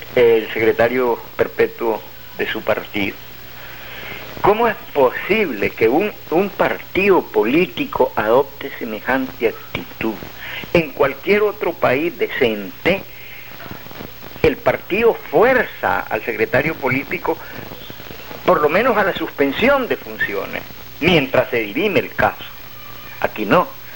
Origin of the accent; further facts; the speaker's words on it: Nicaragua; y los protagonistas de la vida nacional somos los nicaragüenses